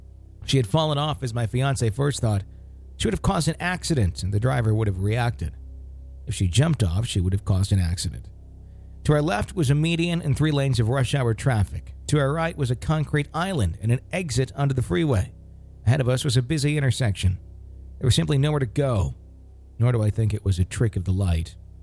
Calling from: Chilliwack, British Columbia, Canada; I'm from Chilliwack, British Columbia, Canada.

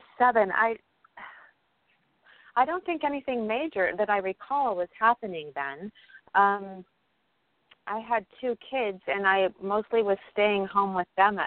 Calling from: New York, United States; I'm calling from New York, and my birth date is 7/7/67.

